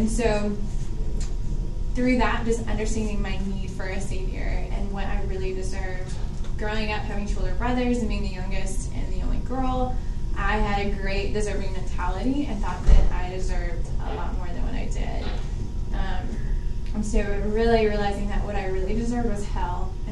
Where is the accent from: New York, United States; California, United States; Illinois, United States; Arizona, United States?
Illinois, United States; And I'm from Illinois, and there's not many people that are like that there.